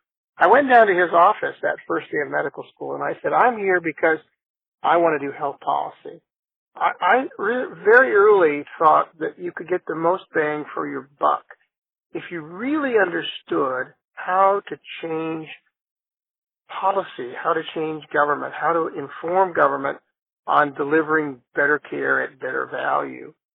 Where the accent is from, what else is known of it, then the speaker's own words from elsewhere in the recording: Sierra Leone; I grew up in Sierra Leone, West Africa. My parents were both working there.